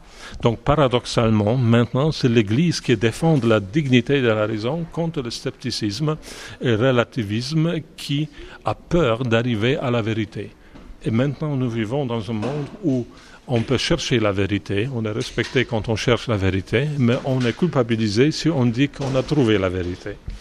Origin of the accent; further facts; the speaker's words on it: Poland; comme je suis européen, je suis polonais, nous vivons en Europe